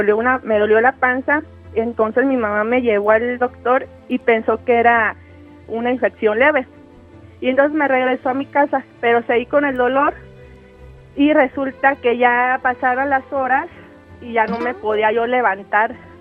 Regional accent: Sahuayo, Michoacán, Mexico; now in Guadalajara, Mexico; De Saguayo, pero ahorita estoy en Guadalajara.

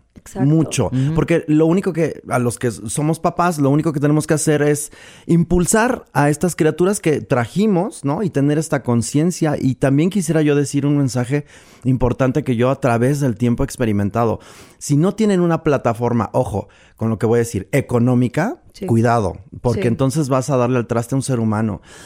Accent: Mexico; Como en Medio Oriente, somos recalcitrantes mexicanos, en este caso aquí

